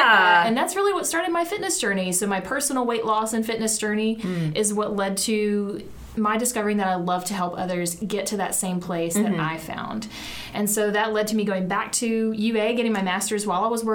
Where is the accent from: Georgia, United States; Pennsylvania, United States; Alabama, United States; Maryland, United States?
Alabama, United States; Toney; Small town, Tony, Alabama.